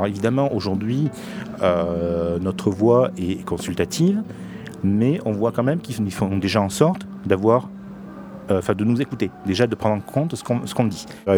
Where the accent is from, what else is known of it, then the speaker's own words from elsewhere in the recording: Marseille, Provence-Alpes-Côte d'Azur, France; J'ai continué sur Marseille, je suis marseillais d'origine. Donc je suis revenu tout naturellement à ma ville.